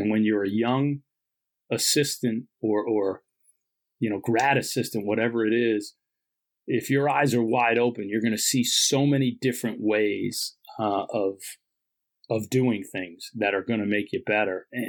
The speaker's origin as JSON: {"language": "English", "town": "Syracuse", "region": "New York", "country": "United States", "tie": "born or raised there", "said": "I had this image of St. John's from growing up in Syracuse"}